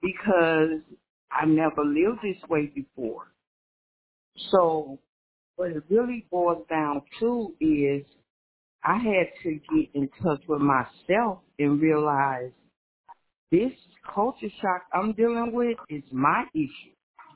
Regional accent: East St. Louis, Illinois, United States; because I was raised in East St. Louis, Illinois, and it's like 98% black.

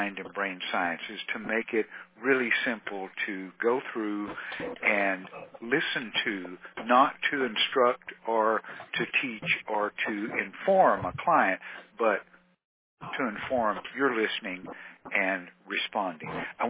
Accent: Texas, United States; accent: Texan; first language Texan; English is my second language. Texan is my first, as you might have guessed.

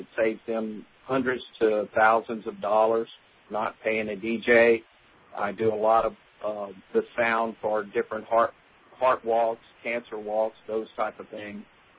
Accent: Lake Charles, Louisiana, United States; I'm from Lake Charles, Louisiana.

